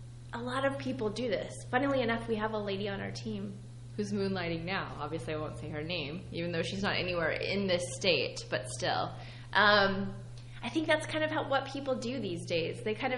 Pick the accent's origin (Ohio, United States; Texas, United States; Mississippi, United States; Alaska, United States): Texas, United States; Sugar Land; Well, I'm from Texas. I'm from Sugar Land, Texas, which is like...